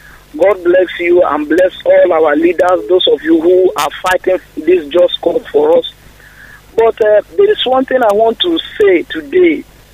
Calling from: Asaba, Delta, Nigeria; I'm calling from Asaba.

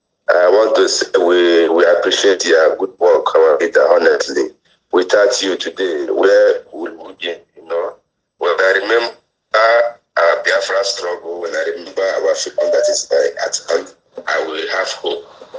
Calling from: Malaga, Andalusia, Spain; I'm calling from Spain, Malaga.

